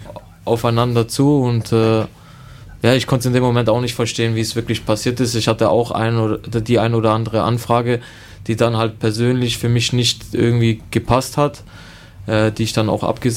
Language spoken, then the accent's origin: German; Stuttgart, Baden-Württemberg, Germany; Noch dazu kommt, dass Stuttgart meine Heimat auch nicht so weit von hier weg ist.